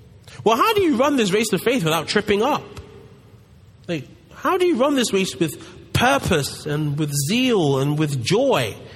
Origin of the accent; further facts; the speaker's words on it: London, United Kingdom; as you can tell by my accent, I'm from London.